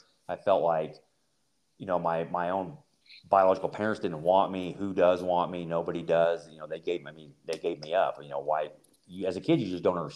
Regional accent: New Market, Missouri, United States; So Kansas City, Missouri. Well, I grew up in a small town called New Market, Missouri. It was actually considered a village because we didn't have our own zip code. So we had probably about 60 people in the town

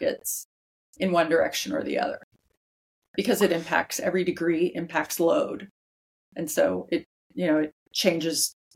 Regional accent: United States; I didn't grow up wealthy, but I grew up in America.

